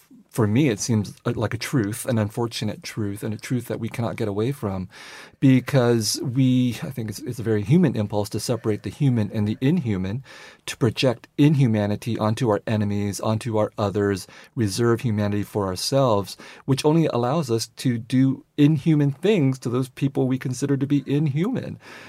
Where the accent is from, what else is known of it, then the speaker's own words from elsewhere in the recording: United States; I grew up as an American, and I wanted to be an American very, very badly. But I also was aware that I had a deep connection to Vietnam.